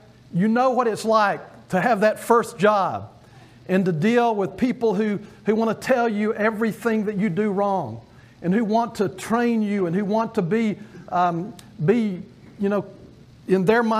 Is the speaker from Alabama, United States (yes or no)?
yes; Alabama, United States; Well, I grew up in Alabama, and in Alabama football was big all my life.